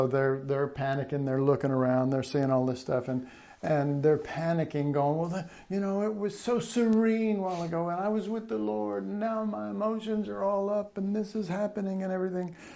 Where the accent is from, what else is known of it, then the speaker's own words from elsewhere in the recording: Dallas, Texas, United States; When I grew up, I grew up in Dallas, but it was Oak Cliff, and most people in Dallas understand Oak Cliff was a really rough part of town.